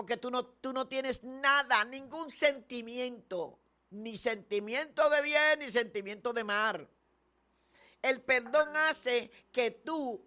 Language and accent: Spanish; Dominican Republic; como dicen los dominicanos, que soy yo dominicana.